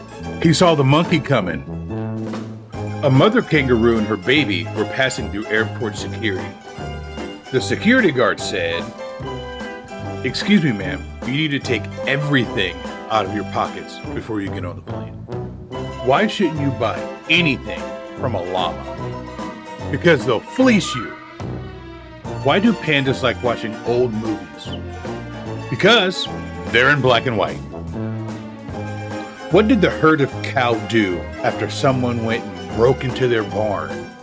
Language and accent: English; Portland, Oregon, United States; I got jokes on Salem. I'm from Portland.